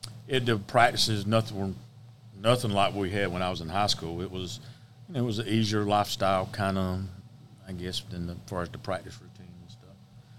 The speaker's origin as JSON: {"language": "English", "town": "Hartsville", "region": "South Carolina", "country": "United States", "tie": "born or raised there", "said": "Right here, all my life. Born and raised in Hartsville, South Carolina."}